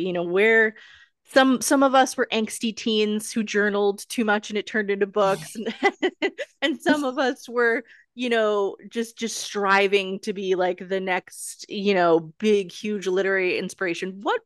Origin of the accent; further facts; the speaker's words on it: Canada; as Canadian authors, we both understand the just kind of like the constant like hustle